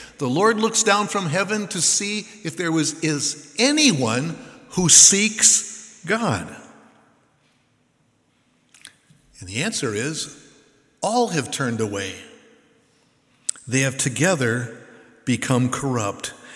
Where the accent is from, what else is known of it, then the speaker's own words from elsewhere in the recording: Minnesota, United States; Well, actually, growing up in Minnesota, it's very, very Scandinavian. I felt like I was there, understanding the people that I grew up with in the Midwest.